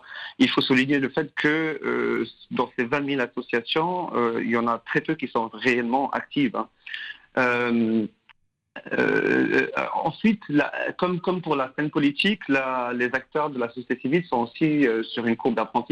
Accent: Tunisia; que moi-même j'ai connue personnellement en grandissant en Tunisie dans les années 90.

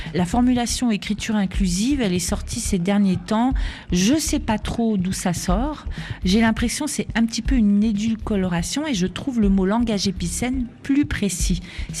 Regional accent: France; Moi, en tant que Française, travaillant à l'Université de Genève

